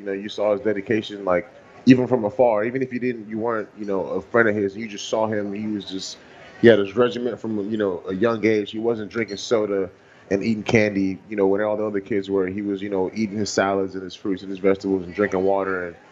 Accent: Nigeria; I played it growing up in Nigeria, so I just know how difficult of a sport it is

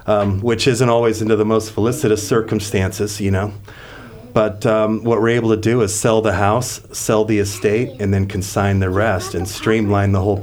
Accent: Nebraska, United States; You know, I'm from Nebraska originally. And I had moved my mother down here.

